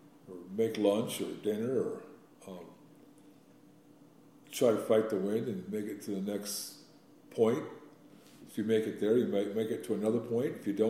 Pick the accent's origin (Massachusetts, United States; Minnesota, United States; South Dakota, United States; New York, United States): South Dakota, United States; I grew up boating in South Dakota.